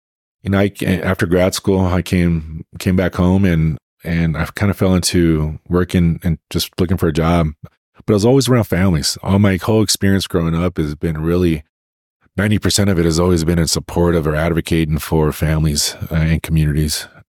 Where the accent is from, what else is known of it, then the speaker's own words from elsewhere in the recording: Sparks, Nevada, United States; so at Sparks High, I was a kid, you know, I grew up on Greenbrae, right there, Greenbrae and Sullivan.